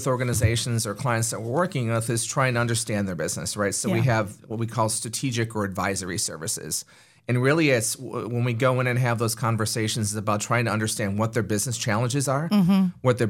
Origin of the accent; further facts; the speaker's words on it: New York, United States; I grew up in Western New York. I was a student at SUNY Buffalo